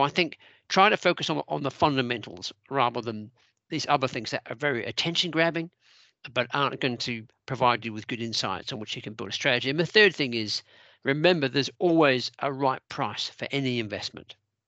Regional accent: New Zealand; moved away; also born or lived in Australia / United Kingdom; So I grew up in New Zealand and worked in various countries around the world, including Australia and the UK.

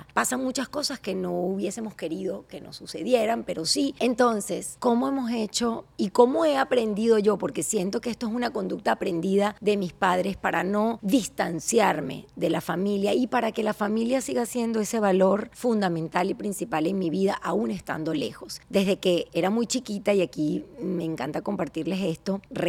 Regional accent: Venezuela; moved away; quisiera llegar hasta el momento en el cual me fui de Venezuela y llegué aquí

